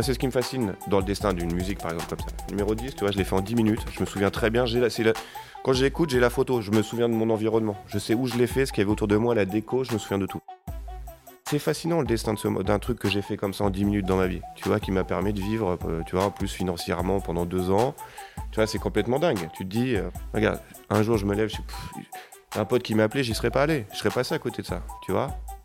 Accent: Île-de-France, France; Moi, j'ai grandi dans les Yvelines. La vie était d'un ennui absolu.

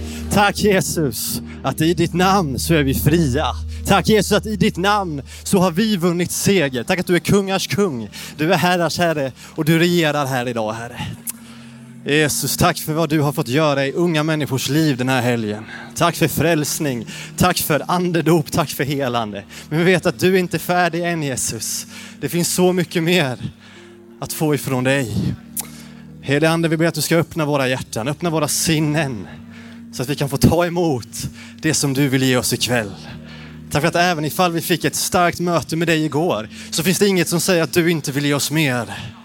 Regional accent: Sweden; also born or lived in Turkey; jag är uppvuxen i en kristen familj. Mina föräldrar var missionärer, så jag föddes i Turkiet. Men vi bodde bara där ungefär 1,5 år, sen flyttade vi hem till Sverige.

